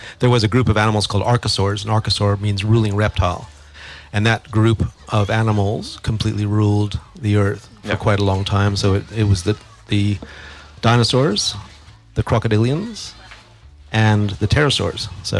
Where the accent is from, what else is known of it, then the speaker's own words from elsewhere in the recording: Canada; moved away as an adult; now in Australia; As you can tell by my accent, I'm from Canada originally